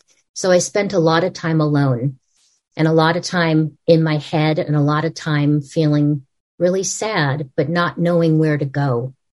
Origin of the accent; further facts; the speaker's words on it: Los Angeles, California, United States; moved away as an adult; also born or lived in Canada; So cut to at 18, I moved to Canada, not because I wanted to, because I moved to Canada. I grew up in Los Angeles.